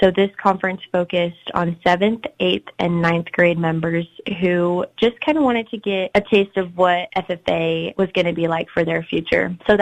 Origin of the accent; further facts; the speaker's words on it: Chambers, Nebraska, United States; Yes, so I grew up in Chambers, Nebraska, so not too far from that South Dakota border. I grew up on a ranch with my family